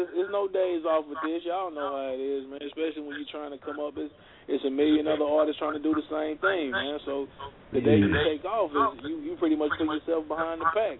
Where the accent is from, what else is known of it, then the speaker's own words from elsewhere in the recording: East St. Louis, Illinois, United States; And also, I'm from East St. Louis. I don't know if y'all ever been here, but you can Google it, look it up.